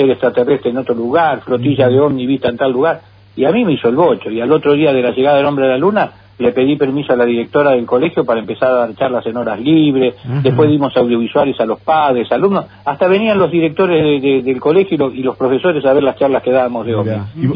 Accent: Ensenada, Buenos Aires Province, Argentina; born there; mis viejos tenían un kiosco de diarios y revistas donde nací yo en Ensenada

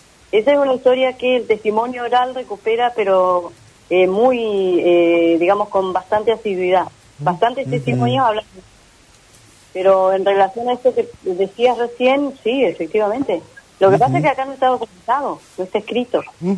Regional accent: Comodoro Rivadavia, Chubut, Argentina; Por lo que nos pasa como comodorenses, como argentinos

